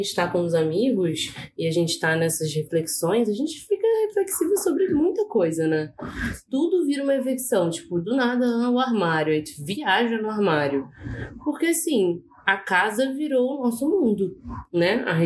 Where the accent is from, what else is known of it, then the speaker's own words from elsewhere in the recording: São Paulo, Brazil; also born or lived in New York; eu sou paulista.